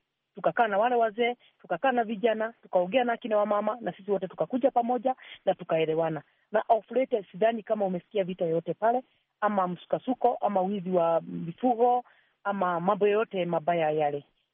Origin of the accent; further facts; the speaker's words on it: Gatanga, Murang'a County, Kenya; now in Naivasha, Kenya; hata mimi mwenyewe sijazaliwa Naivasha, nilitoka Gatanga huko Murang'a.